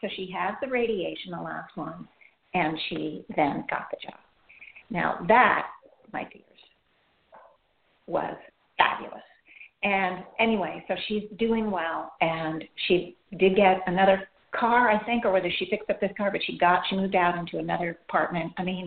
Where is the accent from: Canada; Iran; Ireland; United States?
Iran; moved away; Because I grew up in Iran, I think she said. And I was there when Iran was being bombed. And I was a young girl.